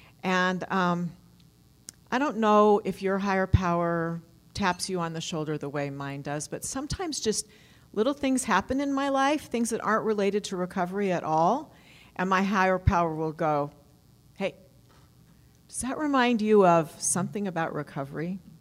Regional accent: Utah, United States; I'm from Utah

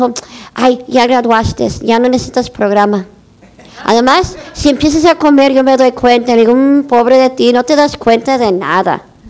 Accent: Los Angeles, California, United States; Ok, yo soy de Los Ángeles, Sherman Oaks.

